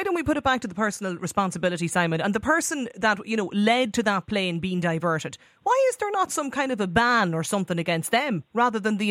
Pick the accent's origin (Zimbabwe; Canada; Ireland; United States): Ireland; I can honestly say that the only time in my life I felt ashamed of being Irish is when I travel on this route to Ibiza from Dublin.